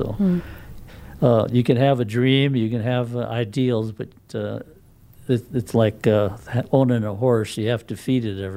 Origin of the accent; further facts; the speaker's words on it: South Dakota, United States; Well, you know, I was born and raised on the Pioneer Reservation and didn't know much about any of the communities outside of the reservation except for the border towns like Rushville, and Gordon, Chatham.